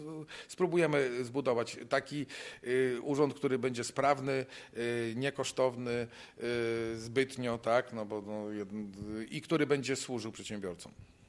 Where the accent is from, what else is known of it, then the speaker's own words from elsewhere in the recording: Biała Podlaska, Lublin Voivodeship, Poland; jeżeli ja pochodzę z Białej Podlaskiej, ze wschodu Polski